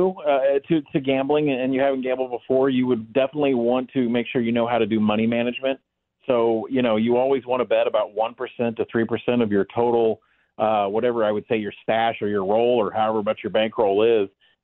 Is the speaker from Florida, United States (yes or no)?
no; Arkansas, United States; now in Oklahoma, United States; Yeah, actually, I grew up in Northwest Arkansas, and my whole family lives in Iowa